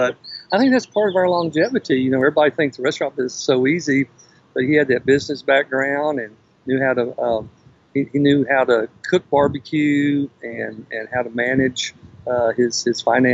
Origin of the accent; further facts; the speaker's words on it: Lockhart, Texas, United States; So yeah, it was a good time growing up in Lockhart and doing those kind of things.